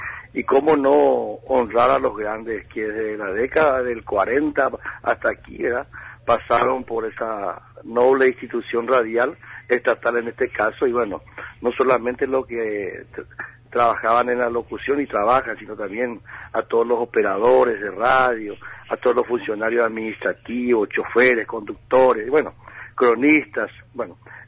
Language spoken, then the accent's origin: Spanish; Paraguay; no tengo palabras de agradecimiento también como ciudadano paraguayo